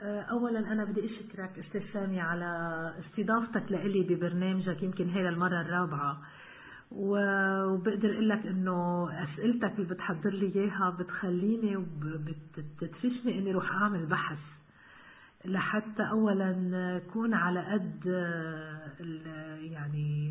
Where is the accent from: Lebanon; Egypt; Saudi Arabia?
Lebanon; بلدنا لبنان بلد كتير حلو.